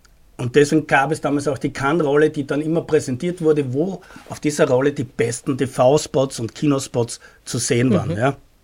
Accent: Graz, Styria, Austria; born there; moved away as an adult; now in Vienna, Austria; Eigentlich bin ich geboren in Graz, gebürtiger Grazer, im Herzen immer ein Steirer. Bin in den 90er Jahren dann nach Wien gegangen.

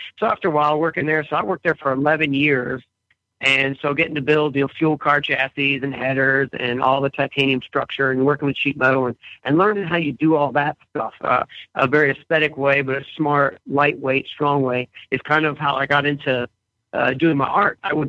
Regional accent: Massachusetts, United States; I actually went to the University of Northwestern Ohio, and I'm actually from Massachusetts.

